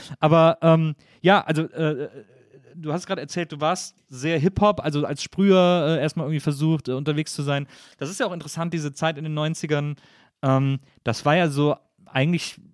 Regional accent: Cologne, North Rhine-Westphalia, Germany; also ich komme ja aus Köln

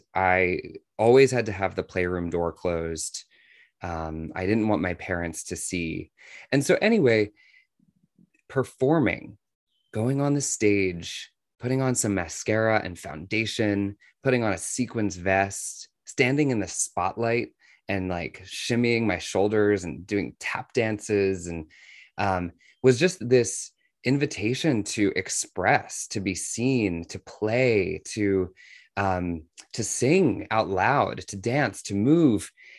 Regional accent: Washington, District of Columbia, United States; born there

